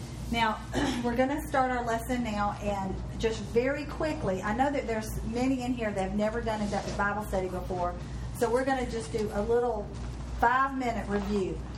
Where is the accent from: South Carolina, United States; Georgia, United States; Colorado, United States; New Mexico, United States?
South Carolina, United States; Orangeburg; I am from Orangeburg, South Carolina.